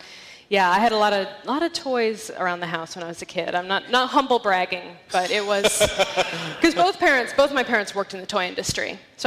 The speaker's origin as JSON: {"language": "English", "region": "Connecticut", "country": "United States", "tie": "born or raised there", "said": "Connecticut."}